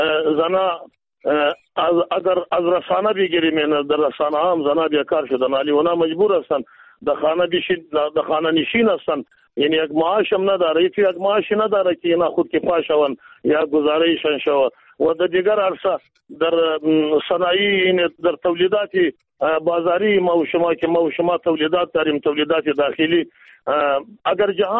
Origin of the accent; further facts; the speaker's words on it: Afghanistan; ما افغان هستیم که دود و دستوری خودا داریم یا کلتوری خودا داریم